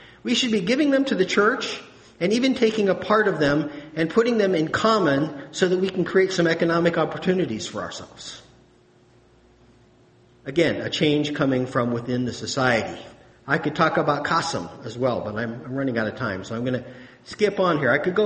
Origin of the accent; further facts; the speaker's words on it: United States; And I say, I'm from the United States. Nobody asks me, oh, where's that? I mean, I have an instant identity. I'm an American.